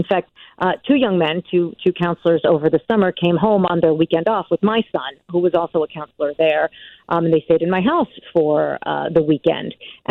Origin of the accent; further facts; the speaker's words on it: New Jersey, United States; now in Minnesota, United States; Yes, I am a Jewish American person. I grew up, born and raised in New Jersey. I live in Minnesota now. My children were all born here. I've been here for 20-something years.